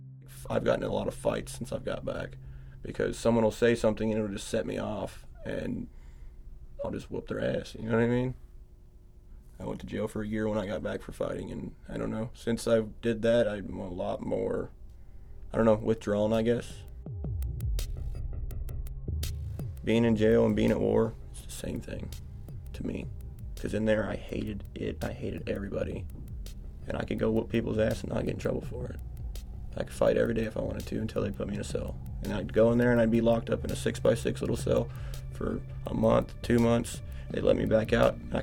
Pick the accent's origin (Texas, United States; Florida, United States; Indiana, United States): Texas, United States; now in Alaska, United States; I'm from Texas. Like, the drugs down there are everywhere. That's part of the reason why I moved up to Alaska